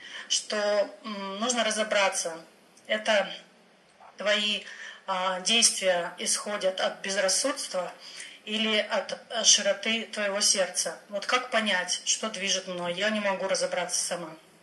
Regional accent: Saint Petersburg, Russia; я из Санкт-Петербурга.

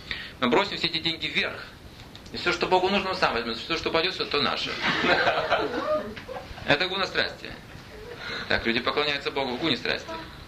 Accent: Tyumen, Tyumen Oblast, Russia; Боже мой, я жил в Тюмени. Родился в Тюмени.

